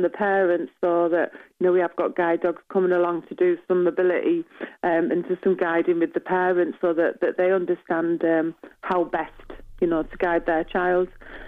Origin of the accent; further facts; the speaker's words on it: Middlesbrough, North East England, United Kingdom; It's actually at my hometown. It's at Middlesbrough.